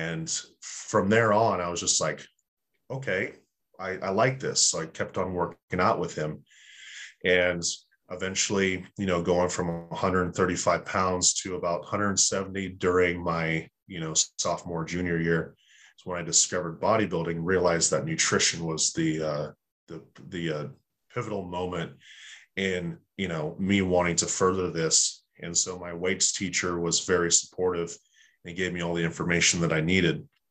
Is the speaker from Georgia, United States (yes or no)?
yes; Fort Stewart, Georgia, United States; born there; where I was born in Georgia, Fort Stewart. Okay. And my dad's family lived there. So I lived there for a time